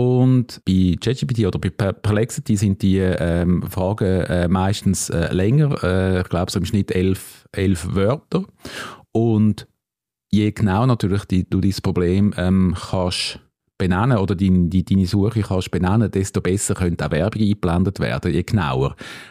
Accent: Switzerland; wir als Schweizer

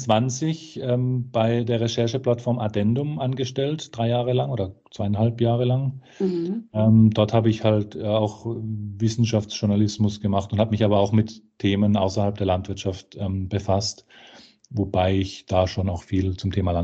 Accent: Karlsruhe, Baden-Württemberg, Germany; born there; in Karlsruhe, in meiner Geburtsstadt

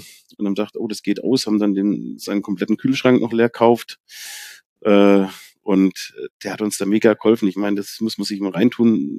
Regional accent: Baden-Württemberg, Germany; Und dann als Schwabe fragt man natürlich erstmal

